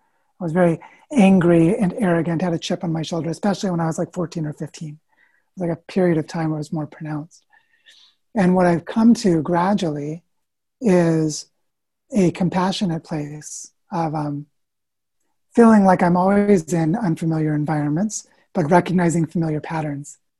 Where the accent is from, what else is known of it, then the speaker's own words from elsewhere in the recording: Missouri, United States; growing up in Southwest Missouri and on a chicken farm where my mom had a collection of books